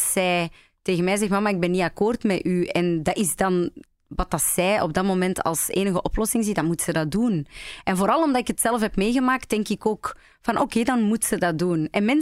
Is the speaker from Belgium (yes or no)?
yes; Antwerp, Flanders, Belgium; Geboren en getogen in Antwerpen. En ik kan er ook niet weg.